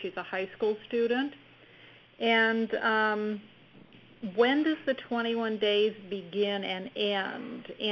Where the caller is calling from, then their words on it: Billings, Montana, United States; I'm calling from Billings, Montana.